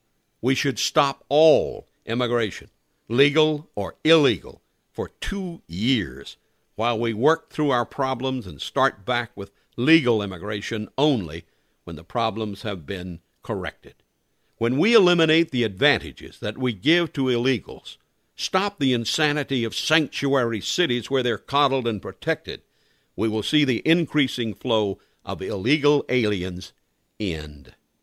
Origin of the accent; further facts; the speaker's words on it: the South, United States; To me, it's a source of pride in being a Southerner, and I am proud to be one.